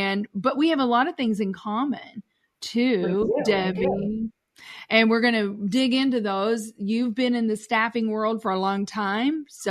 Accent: Paducah, Kentucky, United States; I was born and raised in Paducah, Kentucky.

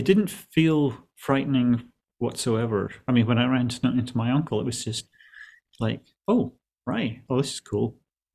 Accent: Scotland, United Kingdom; I grew up in Scotland.

